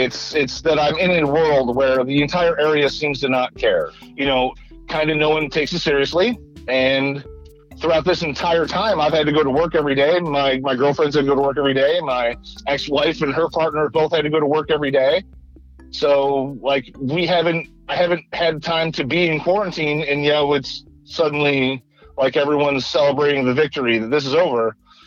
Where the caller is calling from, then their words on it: Crystal River, Florida, United States; I'm calling from Crystal River, Florida